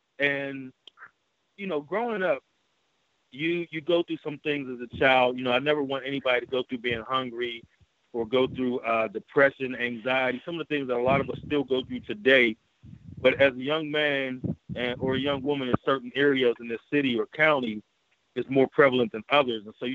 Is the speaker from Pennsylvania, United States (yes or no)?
yes; Braddock, Pennsylvania, United States; Braddock in my early years was wonderful, man. I grew up in the projects for a minute, Talbot Towers, if anybody remembers tho